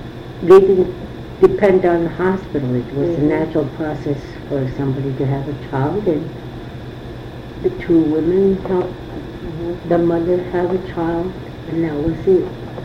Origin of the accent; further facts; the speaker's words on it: Barrow, Alaska, United States; We're in Barrow. We were raised in Barrow. Our family's in Barrow.